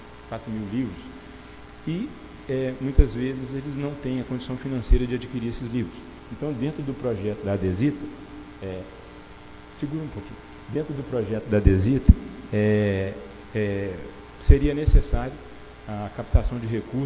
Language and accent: Portuguese; Itabirito, Minas Gerais, Brazil; Como diz aí, nascido e criado aqui em Teberito.